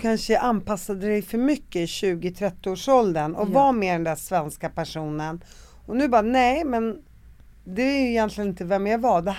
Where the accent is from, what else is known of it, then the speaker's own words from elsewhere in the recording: Sweden; även om jag är uppvuxen i Sverige, jag har ju så här, jag gillar ju Sverige.